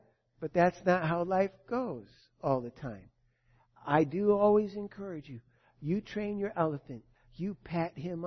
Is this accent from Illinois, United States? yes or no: yes; Chicago, Illinois, United States; But I grew up in the Chicago area.